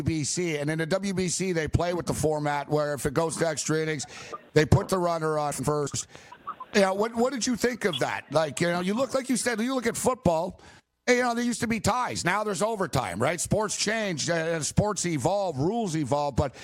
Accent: Montreal, Quebec, Canada; I grew up in Montreal, so I grew up and, you know, with your Pirates at the time and National League baseball.

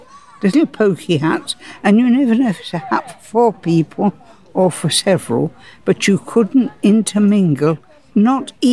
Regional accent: Margate, South East England, United Kingdom; also born or lived in Chelsea; I moved when I was young from Chelsea, where I was born, to Margate.

